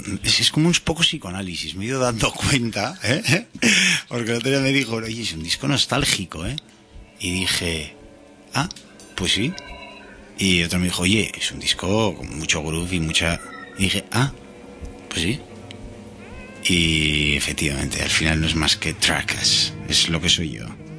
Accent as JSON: {"language": "Spanish", "region": "Basque Country", "country": "Spain", "said": "le digo yo que soy vasco y que este tema allí en Euskadi ya estamos hartos"}